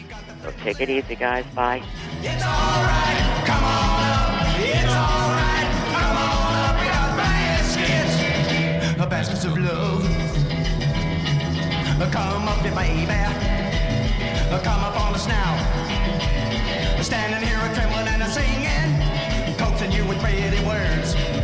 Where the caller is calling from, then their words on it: Chicago, Illinois, United States; I'm calling from Chicago.